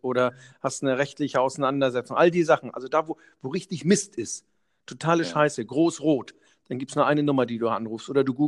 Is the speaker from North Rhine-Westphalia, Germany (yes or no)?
no; Husum, Schleswig-Holstein, Germany; Ich bin aus Husum, das heißt, wenn du an der Nordsee bist